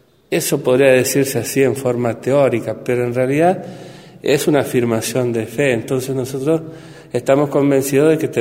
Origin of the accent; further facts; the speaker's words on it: Argentina; Pero como argentinos, si en cada lugar vamos tomando conciencia de eso